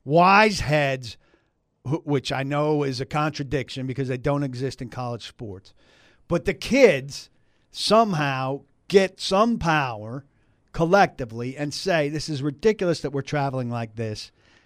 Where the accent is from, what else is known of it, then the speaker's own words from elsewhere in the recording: New Jersey, United States; Now, I'm from New Jersey. I know New Jersey rock and roll.